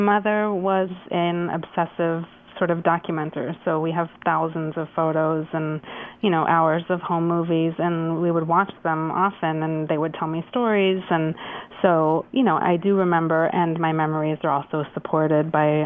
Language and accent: English; Toronto, Ontario, Canada; born there; I was born in Toronto while they were there making the show.